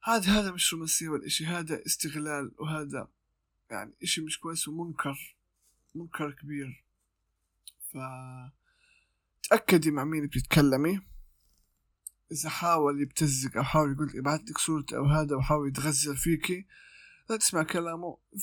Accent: Gaza, Gaza Strip, Palestine; عاد الحمد لله عندنا في غزة المخابرات وهذا بيعرفوا يمسكوا الحاجات التنمر الإلكتروني

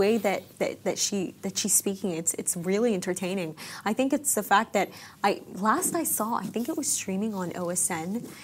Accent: Sudan; You know, in Sudan, in my home country, they call it a khatta.

